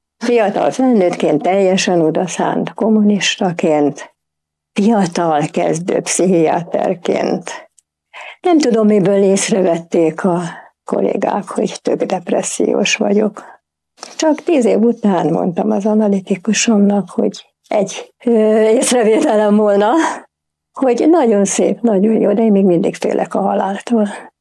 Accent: Budapest, Hungary; Budapesten születtem, és mint egy holokauszt túlélő család, hogy így mondjam, második generációs tagja, Budapesten, a belvárosban, 7. kerületben laktam egy olyan házban, ami annak idején csillagos ház volt.

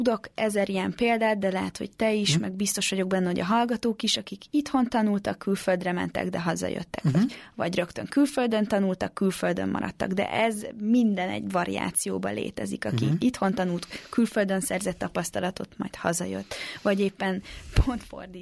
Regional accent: Hungary; Mint magyar, tehát hogy azért, mert magyar vagyok.

